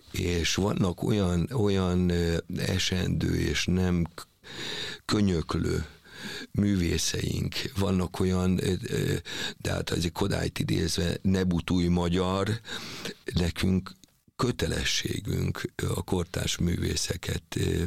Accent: Budapest, Hungary; Én pesti srác vagyok, vagyis hát én itt nőttem fel Budapesten, de 45 évig ugye a Győri Balettnek voltam a tagja, én már vidéki vagyok, én egy vidéki ember vagyok.

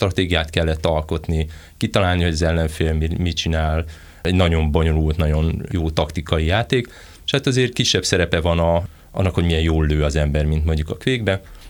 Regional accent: Veszprém County, Hungary; én Veszprém mellől származok, ugye mindenki a német turistákból élt, az összes barátom németül tanult

